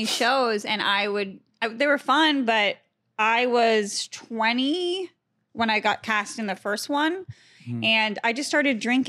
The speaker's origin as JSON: {"language": "English", "town": "Boston", "region": "Massachusetts", "country": "United States", "said": "from Boston."}